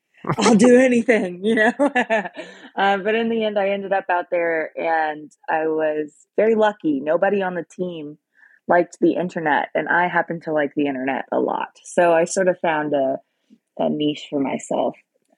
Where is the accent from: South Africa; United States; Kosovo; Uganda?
United States; Tennessee; also born or lived in Vermont; So I grew up in Tennessee. I'm Southern, and I somehow ended up sort of going to college in Vermont.